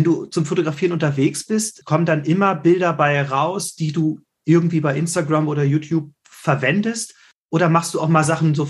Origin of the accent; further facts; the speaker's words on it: Lower Saxony, Germany; born there; Ach, naja, du, ich komme ja gebürtig aus der Lüneburger Heide. Von daher muss ich mich ein bisschen zurückhalten.